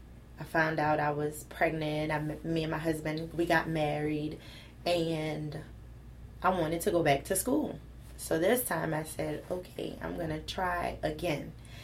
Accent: Vacherie, Louisiana, United States; I had a humble beginning. I'm from Vastry, Louisiana, a small country town in St. James Parish. I grew up there. At about 18, I got a scholarship to Xavier University

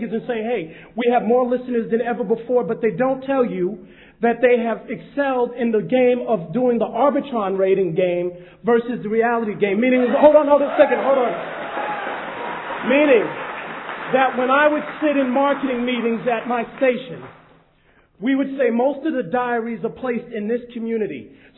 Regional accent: San Francisco, California, United States; I'm from the San Francisco, Oakland Bay Area. I came up here because you're not having the hearings down in the Bay Area

